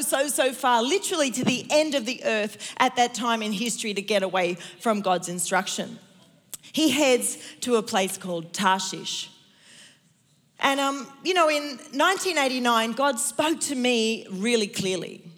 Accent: Sydney, New South Wales, Australia; That's how you know I'm from Sydney, because I just said sloppy joe.

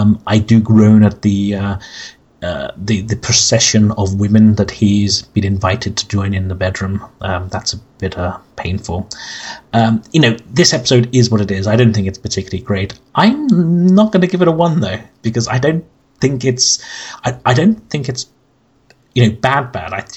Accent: London, United Kingdom; from London

